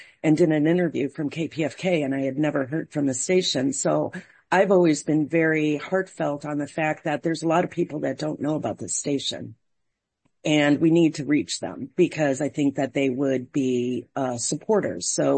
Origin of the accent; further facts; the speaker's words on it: Chicago, Illinois, United States; moved away; I am a transplant from Chicago. I arrived here in 1989.